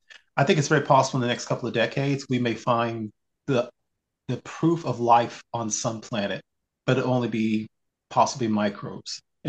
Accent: Texas, United States; moved away; I grew up in Texas, which covers two time zones and 780 miles from across this longest tip.

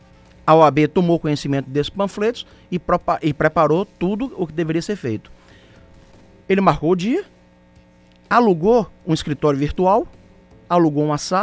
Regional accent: Itabuna, Bahia, Brazil; sou de Itabuna

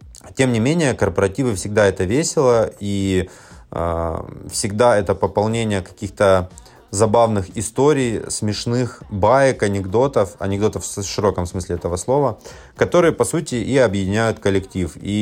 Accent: Krasnodar, Krasnodar Krai, Russia; Мы из Краснодара, здесь снега-то толком никогда не бывает.

